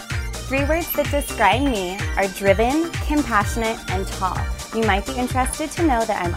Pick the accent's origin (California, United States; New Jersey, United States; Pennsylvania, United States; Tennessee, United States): California, United States; Seal Beach; now in Arizona, United States; this is my first year with the Arizona Cardinal Cheerleaders. I was born and raised in Seal Beach, California.